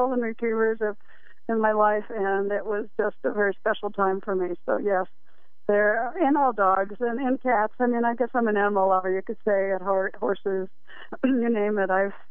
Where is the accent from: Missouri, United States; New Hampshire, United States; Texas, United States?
New Hampshire, United States; moved away as an adult; Well, it kind of feels like I'm a native. I've been here for over 45 years now. But no, I came from the East Coast. I'm from New Hampshire.